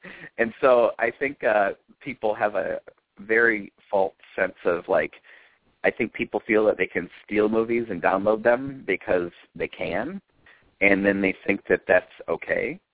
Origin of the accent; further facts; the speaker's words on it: Grand Rapids, Michigan, United States; now in Los Angeles, United States; I'm from Grand Rapids, Michigan, and so I still pronounce car like that.